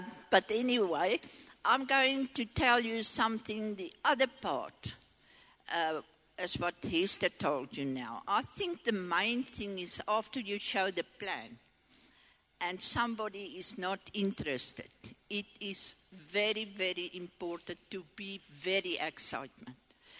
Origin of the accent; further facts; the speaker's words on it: Potchefstroom, North West, South Africa; from Potchefstroom.